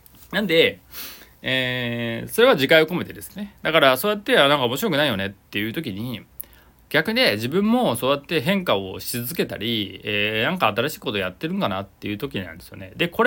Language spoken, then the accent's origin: Japanese; Nagoya, Aichi, Japan; こちら地元名古屋もね入ってきましたけど